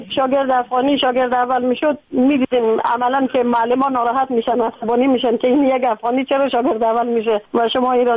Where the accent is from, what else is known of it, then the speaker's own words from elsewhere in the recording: Afghanistan; بچهای افغانی تلاش میکنن پنهان کنن که ما افغانی هستیم